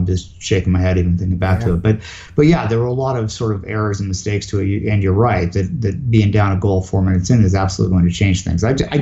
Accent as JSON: {"language": "English", "country": "Canada", "said": "as I said before, I'm Canadian."}